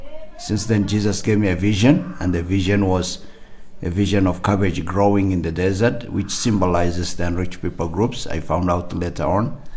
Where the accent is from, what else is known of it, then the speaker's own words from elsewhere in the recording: Marsabit, Marsabit County, Kenya; I'm from Marsabit. I was born and raised in this part of Kenya. I grew in a village. Actually, we're sitting in the village where I grew up. Mm-hmm. And grew as a person who didn't know the Lord. My family were not believers. They were not Christians.